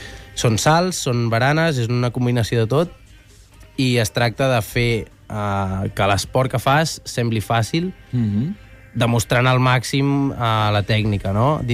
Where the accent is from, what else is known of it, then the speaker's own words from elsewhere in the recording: Catalonia, Spain; soc de la Cerdanya, soc de muntanya